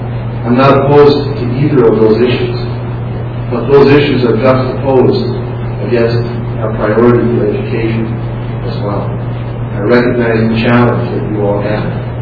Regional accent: St. Peter, Minnesota, United States; I'm from St. Peter, Minnesota.

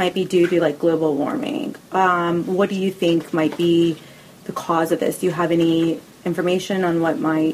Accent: Texas, United States; because I'm from Texas, and we kind of see this every so many years

